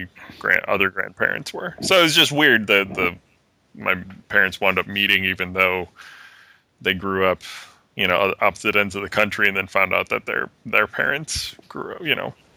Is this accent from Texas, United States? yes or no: no; Illinois, United States; moved away as an adult; now in California, United States; I'm from Illinois.